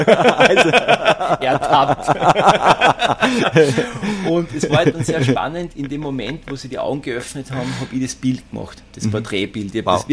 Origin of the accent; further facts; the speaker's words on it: Austria; das, was bei uns in Österreich ja genauso die Wünsche sind für die nächste Generation.